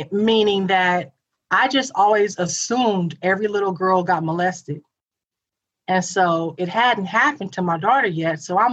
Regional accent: Texas, United States; moved away; also born or lived in California; It was a big thing growing up in Texas. And then I moved to California.

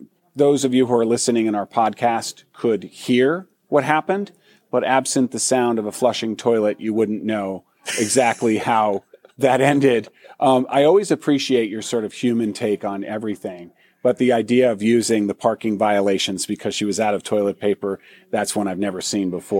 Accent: Connecticut, United States; moved away; where I grew up in Connecticut. I had a car registered there. I left the state

